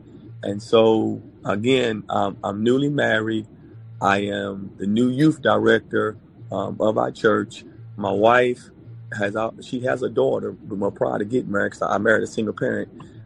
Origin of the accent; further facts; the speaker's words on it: North Carolina, United States; And so I wasn't really too happy about going back to Alamance County, where I was fr